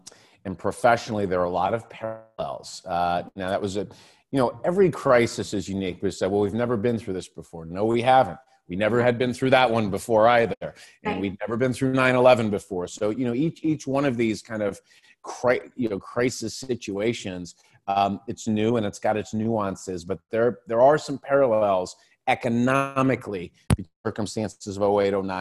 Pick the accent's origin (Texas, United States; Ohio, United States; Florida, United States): Ohio, United States; Aurora; I grew up in the small little town called Aurora, Ohio.